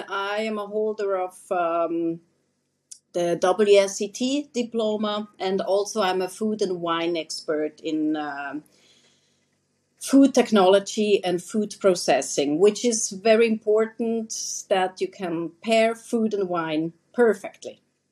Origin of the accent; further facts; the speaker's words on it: Switzerland; English is a second language; now in Bosnia and Herzegovina; Originally, I'm coming from Swiss. I'm from Switzerland. I'm Swiss. And I live here in Bosnia and Herzegovina since 2018. First year in Sarajevo, and now we moved to my beloved Herzegovina, the southern part of Bosnia and Herzegovina.